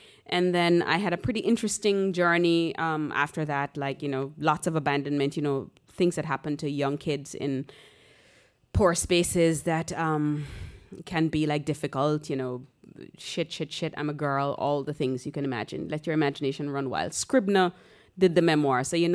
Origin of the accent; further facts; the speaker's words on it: Jamaica; I grew up in Jamaica. Chinese, Jamaican man.